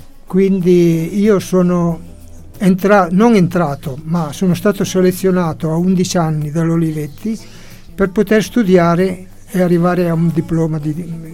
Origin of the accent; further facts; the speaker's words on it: Biella, Piedmont, Italy; born there; now in Banchette, Italy; sono nato a Biella nel 1929 e attualmente vivo a Banchette, e quindi sono in pensione, chiaramente.